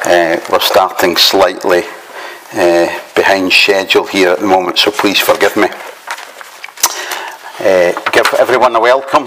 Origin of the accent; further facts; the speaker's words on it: Glasgow, Scotland, United Kingdom; I come from Glasgow.